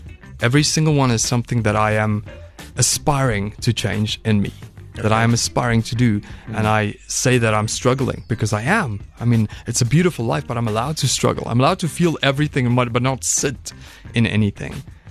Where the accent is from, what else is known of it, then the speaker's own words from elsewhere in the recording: Polokwane, Limpopo, South Africa; first language af; English is a second language; Yeah, so I grew up in Polokwane. I was there from the age of 3. So I went to primary school there.